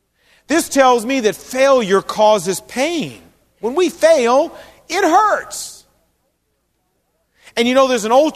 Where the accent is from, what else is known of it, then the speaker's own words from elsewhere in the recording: New Jersey, United States; But no, I'm actually from New Jersey.